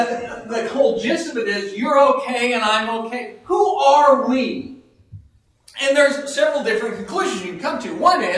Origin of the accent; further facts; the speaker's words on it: Washington, United States; I'm from the Seattle area.